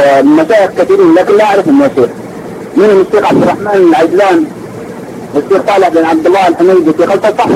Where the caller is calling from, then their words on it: Mecca, Makkah Province, Saudi Arabia